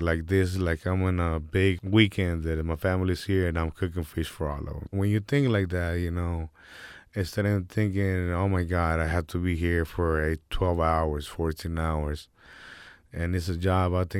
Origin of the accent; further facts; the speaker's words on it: Texas, United States; We cook it with love. We're from the South, you know. We got the Southern cooking out there. Every time I go or think about Texas, I'll get happy.